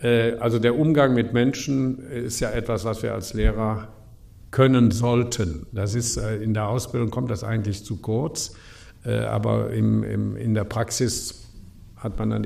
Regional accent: Cologne, North Rhine-Westphalia, Germany; ich bin in Köln-Mühlheim groß geworden

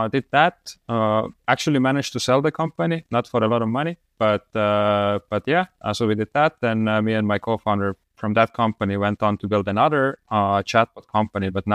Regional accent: Estonia; English is a second language; now in Latvia; I'm originally from Estonia, but I live in Latvia.

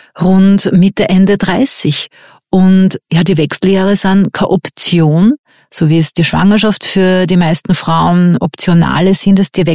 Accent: Austria; Bei uns in Österreich war das noch gar kein Thema.

